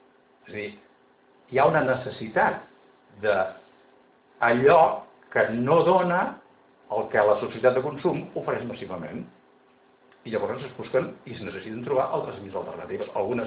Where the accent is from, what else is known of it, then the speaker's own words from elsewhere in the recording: Catalonia, Spain; jo també vinc de Vallès